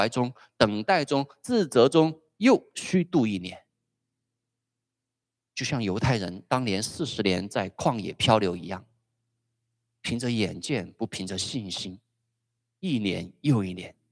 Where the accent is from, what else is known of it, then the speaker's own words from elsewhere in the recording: China; 我们华人啊，我们从中国过来的